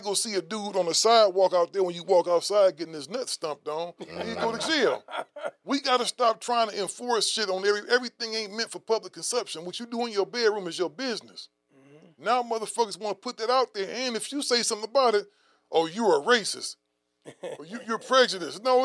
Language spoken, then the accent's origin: English; Nigeria; You know, it's like I'm Nigerian. I'm from the Igbo tribe. I know all that, but I can't speak our language over there.